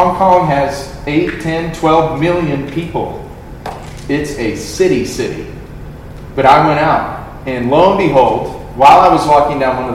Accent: Wichita Falls, Texas, United States; Now, I'm from Wichita Falls, aforementioned Wichita Falls. We see tornadoes. North Texas, I've been through some tornadic activity.

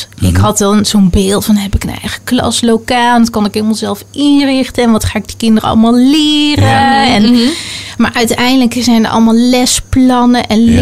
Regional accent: Gouda, South Holland, Netherlands; born there; Nou, ik ben geboren in Gouda, in Nederland.

